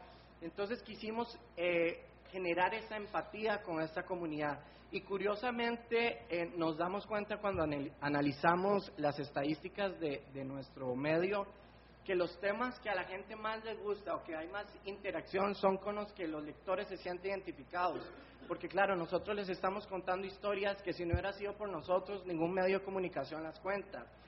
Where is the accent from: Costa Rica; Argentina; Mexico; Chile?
Costa Rica; Y en mi país, en Costa Rica, se está dando un fenómeno